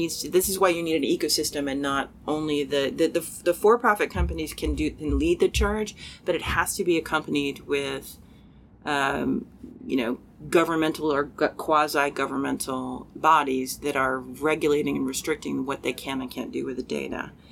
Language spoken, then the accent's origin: English; United States; I am American, and I see the fact that in America the marginalized people are being cared for less and less.